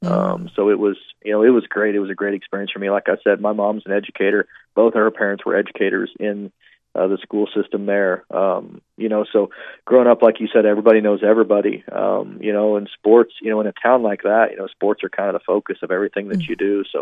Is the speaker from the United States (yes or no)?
yes; Chillicothe, Missouri, United States; Yeah, so I grew up in a small town in north central Missouri. Chillicothe, Missouri is the name of the town, a town of about 12,000 people. Both of my parents are from there. I was born and raised there.